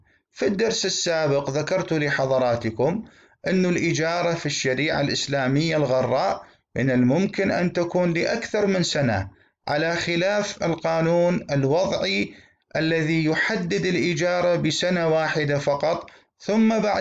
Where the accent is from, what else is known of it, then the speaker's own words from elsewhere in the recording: Iraq; السرقفلية موضوع مهم جدا منتشر في مجتمعاتنا الشرقية، سيما عندنا في العراق